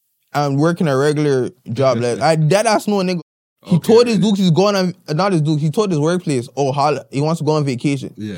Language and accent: English; Nigeria; now in Toronto, Canada; I'm Nigerian still.